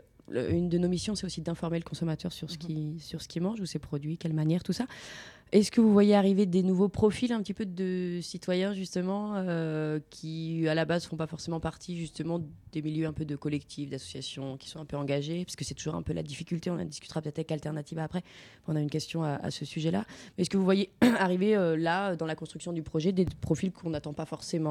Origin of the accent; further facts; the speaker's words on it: France; Moi, je suis française, alors nous, on a des coopératives aussi chez nous